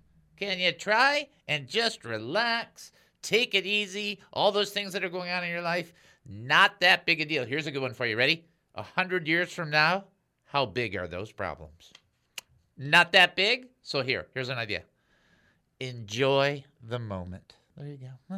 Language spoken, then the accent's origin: English; Ukraine; Yeah, just give my home country a little bit of love there.